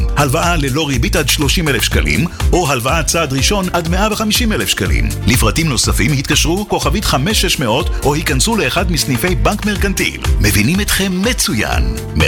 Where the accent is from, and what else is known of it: Netivot, Southern District, Israel